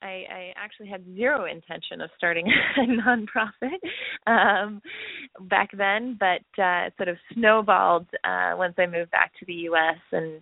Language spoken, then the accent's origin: English; Vancouver, British Columbia, Canada; being a female myself and being raised in North America, I'm actually from Vancouver, Canada, originally